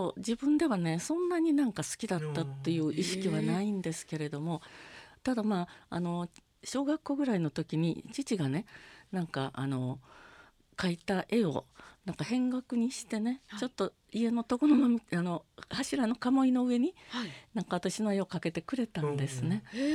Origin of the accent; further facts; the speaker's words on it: Takaishi, Osaka, Japan; born there; 私は大阪府の生まれです。